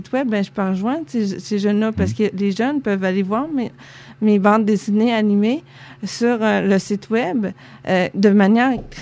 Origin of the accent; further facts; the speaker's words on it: Saint-François-de-la-Rivière-du-Sud, Quebec, Canada; Ben moi, je suis originaire de Saint-François-de-la-Rivière-du-Sud.